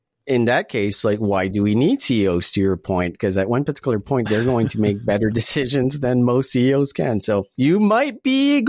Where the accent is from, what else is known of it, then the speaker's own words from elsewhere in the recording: Calgary, Alberta, Canada; Lyft is not really big here in Calgary, in my hometown.